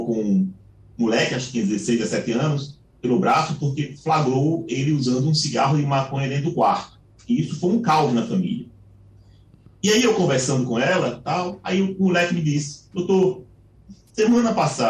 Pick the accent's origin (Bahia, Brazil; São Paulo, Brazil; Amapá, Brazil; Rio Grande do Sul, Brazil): Bahia, Brazil; Salvador; Eu sou aqui de Salvador, então eu escuto muito.